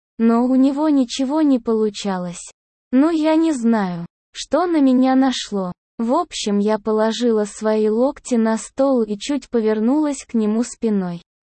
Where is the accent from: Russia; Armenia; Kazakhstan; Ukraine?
Ukraine; Мы сами из Украины, и поэтому первые поездки за товаром были в Одессу.